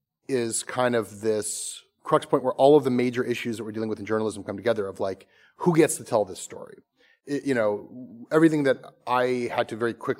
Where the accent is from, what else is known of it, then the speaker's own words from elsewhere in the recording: Toronto, Ontario, Canada; growing up in Toronto